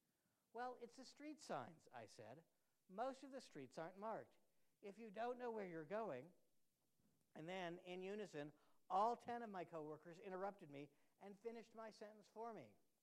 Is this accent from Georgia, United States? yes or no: no; Tennessee, United States; people then are surprised to learn that I come from East Tennessee